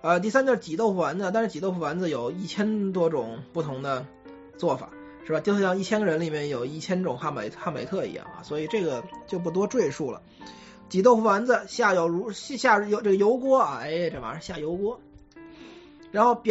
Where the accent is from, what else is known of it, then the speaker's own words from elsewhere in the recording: northern China, China; 因为我是北方人，我知道我们有很大部分一部分听众朋友们他是南方人